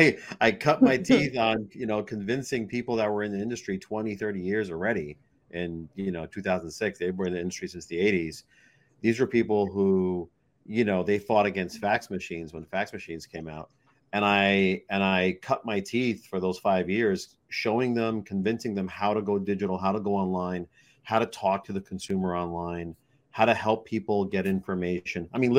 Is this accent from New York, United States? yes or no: yes; Manhattan, New York, United States; I was in Brooklyn mostly, but, you know, I grew up in Manhattan.